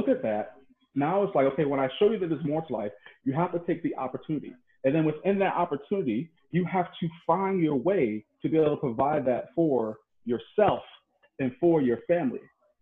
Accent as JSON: {"language": "English", "town": "Syracuse", "region": "New York", "country": "United States", "said": "when I say I come from Syracuse, that's the country"}